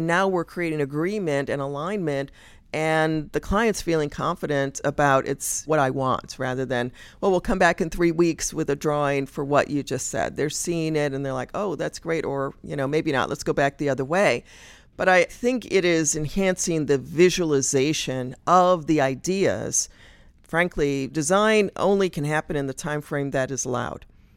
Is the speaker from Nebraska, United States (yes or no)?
no; Chicago, Illinois, United States; I'm from Chicago, and it's a great city, one of the greatest cities in the U.S.